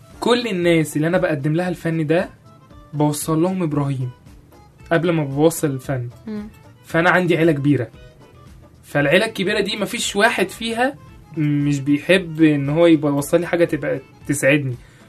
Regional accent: Egypt; هو الفكره كلها ان احنا عندنا في مصر حاجه

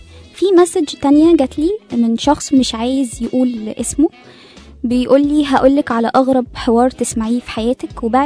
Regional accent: Egypt; نسبة التحرش عندنا في مصر 99.3

